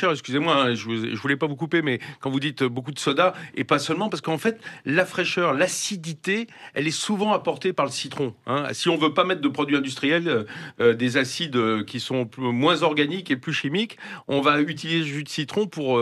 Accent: France; chez nous en France

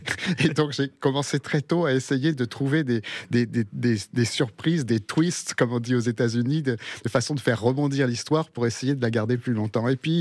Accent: Mont-de-Marsan, Nouvelle-Aquitaine, France; also born or lived in Uruguay; c'est là où j'ai passé ma petite enfance. D'abord, on a vécu en Uruguay. Donc maman est sud-américaine et moi j'ai appris le français à l'école. Quand je suis revenu d'Uruguay, on m'appelait le petit espagnol à l'école.

